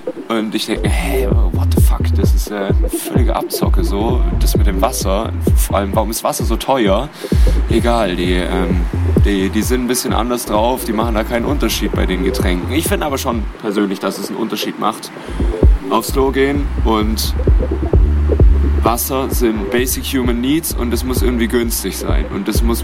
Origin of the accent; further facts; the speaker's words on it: Baden-Württemberg, Germany; Ich komme selber aus dem Ländle.